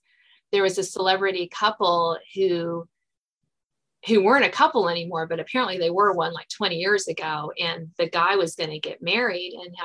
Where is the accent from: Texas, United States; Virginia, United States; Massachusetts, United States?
Virginia, United States; I'm based in Virginia. I was born in Virginia. I've lived here except for college my whole life. Happened to marry another Virginia native.